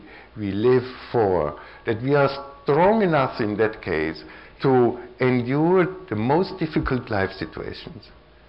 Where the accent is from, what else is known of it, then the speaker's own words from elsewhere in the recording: Vienna, Austria; accent: Viennese; English is a second language; I hope you can follow my English and my Viennese accent